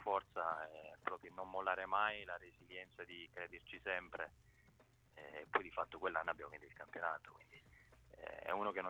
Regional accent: Sicily, Italy; anche io sono siciliano, quindi a Trapani per me è stato bellissimo giocare nella mia terra.

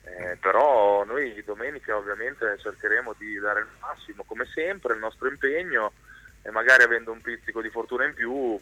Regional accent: Pesaro, Marche, Italy; io sono nato a Pesaro.

